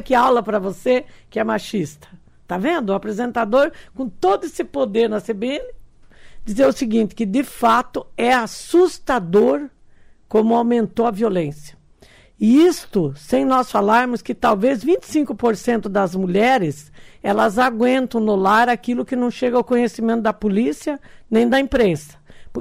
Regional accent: Brazil; eu sou brasileira.

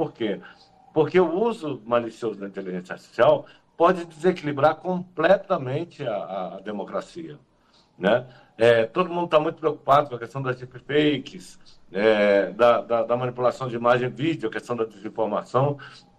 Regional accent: Brasília, Federal District, Brazil; now in Paraná, Brazil; Eu sou de Brasília, né?

